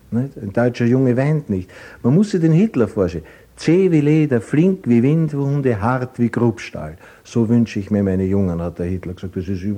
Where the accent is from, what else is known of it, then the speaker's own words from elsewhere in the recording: Vienna, Austria; now in Eisenstadt, Austria; ich war kein Bauernsohn, ich war ein Wiener. Ne? Eigentlich ein Wiener, den es nach Eisenstadt verschlagen hat. Viel zu jung.